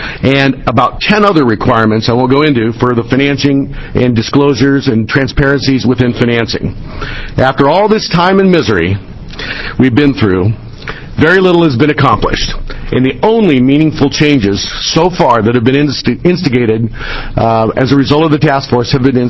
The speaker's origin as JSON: {"language": "English", "town": "Portland", "region": "Oregon", "country": "United States", "said": "I'm from Portland."}